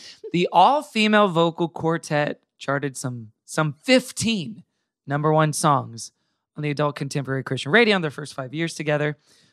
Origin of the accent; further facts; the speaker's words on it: Tulsa, Oklahoma, United States; born there; Yeah, my sister went there, so I was born in Tulsa, Oklahoma.